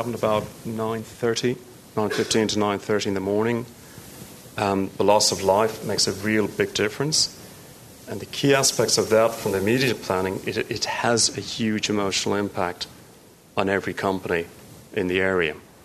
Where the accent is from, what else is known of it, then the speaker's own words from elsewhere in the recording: Dublin, Leinster, Ireland; also born or lived in London; Of course, I was brought up in Dublin, so I saw a lot of terrorist activity for many years.